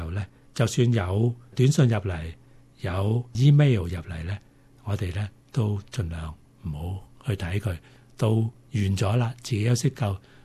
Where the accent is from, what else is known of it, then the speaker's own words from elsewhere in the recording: China; 我哋中国人咧，其实就好讲究中庸之道嘅吓